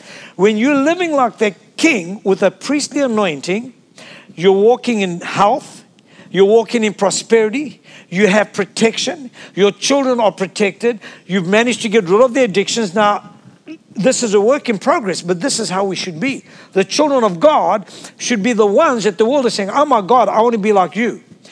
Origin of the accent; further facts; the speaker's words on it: South Africa; You see, I'm from South Africa